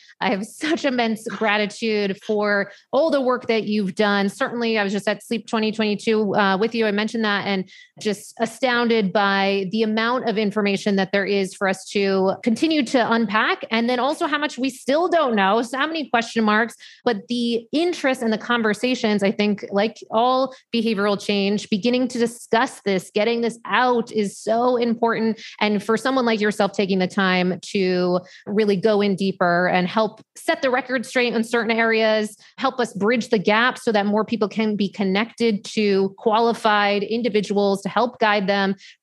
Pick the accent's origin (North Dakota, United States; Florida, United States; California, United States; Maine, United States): Maine, United States; also born or lived in Syracuse / Manhattan; now in Austin, United States; I grew up in Maine, went to school in Syracuse, lived in Manhattan for a bunch of years.